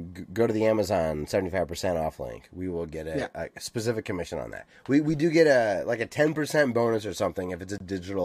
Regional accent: United States; I'm American. I know everything.

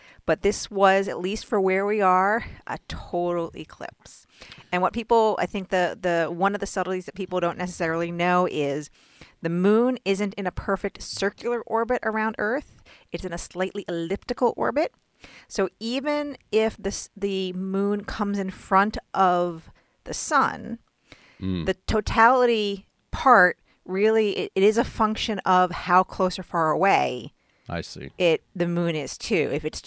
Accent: New York, United States; also born or lived in Youngstown, Ohio; I tell people that I'm from New York because I'm from New York, because my memories of growing up are all from New York. But I was born in Ohio. I was born in Youngstown, Ohio.

